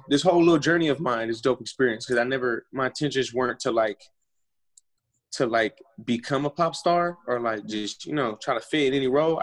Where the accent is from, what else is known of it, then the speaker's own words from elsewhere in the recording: Stockton, California, United States; also born or lived in Oakland; Stockton, California. Yeah, it's my hometown. I was born in Oakland. Being raised in Stockton, we're like the countryside of California.